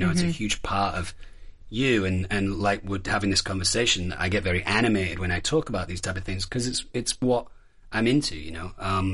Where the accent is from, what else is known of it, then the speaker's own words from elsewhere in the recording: Manchester, North West England, United Kingdom; I'm a huge Manchester United fan. I'm from Manchester.